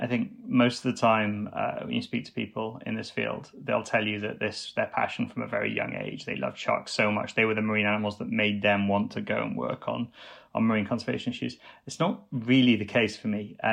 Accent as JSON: {"language": "English", "region": "Wales", "country": "United Kingdom", "tie": "born or raised there", "said": "I grew up on the Gower Coast in South Wales, and as a child spent a lot of my time rock pooling in that area."}